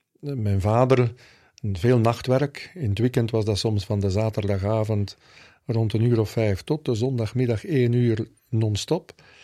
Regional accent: Vilvoorde, Flemish Brabant, Belgium; born there; Ik ben geboren in Vilvoorde. Op 2 februari 1967.

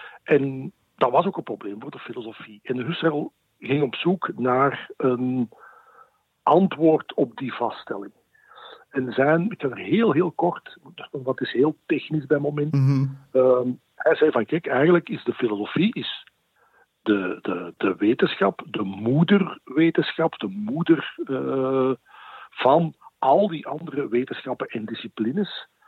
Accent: Wortel, Flanders, Belgium; Ik ben opgegroeid in de Noorderkempen in Wortel, een klein dorpje tussen Turnhout en Breda, dus op de grens.

